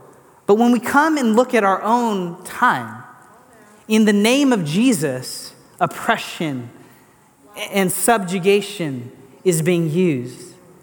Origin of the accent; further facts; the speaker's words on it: Troutdale, Oregon, United States; also born or lived in Gresham / Beaverton; Portland. I have known no other home. I've been in Portland my whole life. I grew up in Troutdale, Gresham. I drove my bike to Reynolds High School. Then we moved to Beaverton.